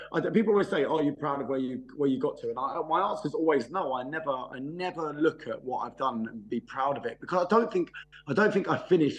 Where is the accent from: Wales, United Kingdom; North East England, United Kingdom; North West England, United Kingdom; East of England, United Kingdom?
East of England, United Kingdom; I'm from Essex, like near Laugham.